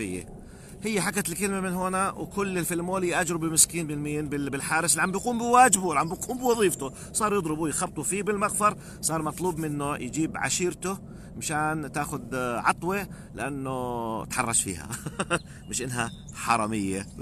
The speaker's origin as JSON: {"language": "Arabic", "country": "Jordan", "said": "تماما زي بعض الأشخاص عندنا في الأردن للأسف"}